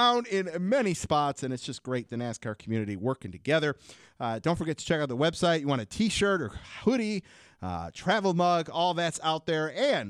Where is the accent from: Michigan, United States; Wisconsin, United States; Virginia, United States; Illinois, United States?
Michigan, United States; founded by Melinda Russell from Kazoo, Michigan, my home state.